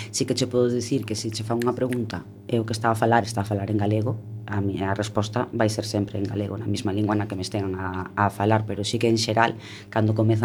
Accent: Galicia, Spain; Pois aí como boa galega vouche responder que depende.

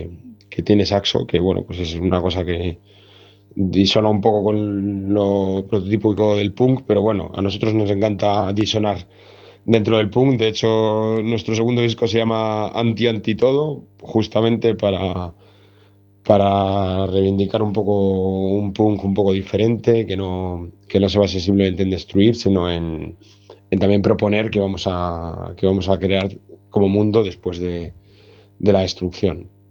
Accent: Community of Madrid, Spain; somos de las orillas de un río que se llama el río Henares, en la provincia de Madrid, en Castilla.

